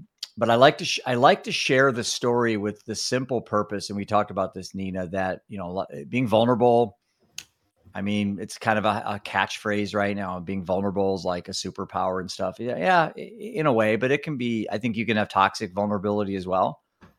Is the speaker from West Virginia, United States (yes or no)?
no; Iowa, United States; Iowa. Not Idaho, like not potatoes, corn and beans. My whole life, you know, but pretty, I'd say I grew up in the Leave It to Beaver household